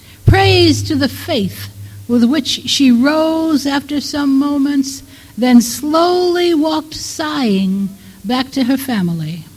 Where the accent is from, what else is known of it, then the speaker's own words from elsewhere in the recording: Depew, New York, United States; born there; I was born in Depew. And because Depew at that time was a Polish town, I understood Polish and I spoke Polish.